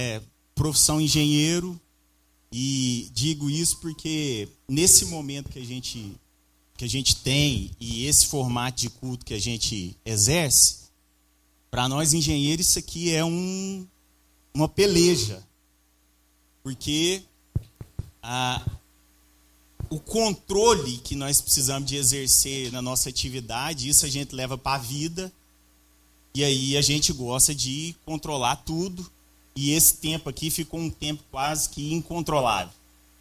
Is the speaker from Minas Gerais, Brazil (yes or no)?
yes; Uberlândia, Minas Gerais, Brazil; now in Goiânia, Brazil; eu sou lá de Uberlândia. Estou aqui em Goiânia há 5 anos.